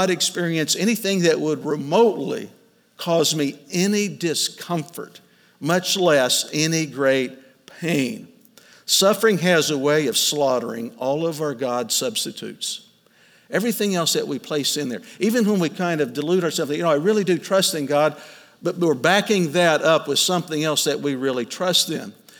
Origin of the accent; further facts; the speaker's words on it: Oklahoma, United States; anytime I travel outside of Oklahoma and with people or groups of friends, they learn I'm from Oklahoma.